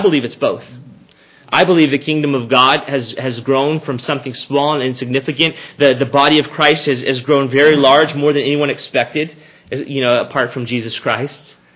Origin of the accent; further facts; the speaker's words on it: Texas, United States; I grew up in South Texas, and we had mesquite trees.